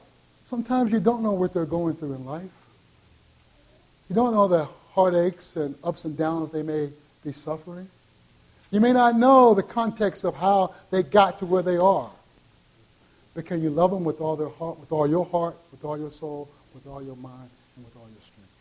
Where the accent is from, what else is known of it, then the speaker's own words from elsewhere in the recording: the South, United States; Now, I grew up in the South. I grew up in the hood.